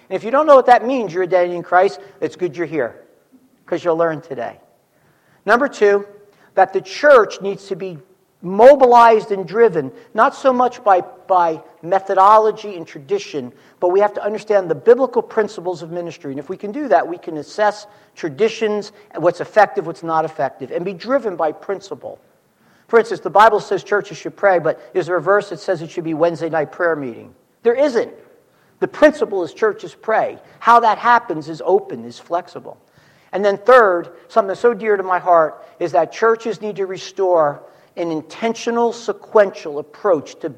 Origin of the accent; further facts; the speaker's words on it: New Jersey, United States; Because when we grew up in New Jersey, there weren't all the churches that were there that are there now. Everyone I knew was either Roman Catholic or Jewish.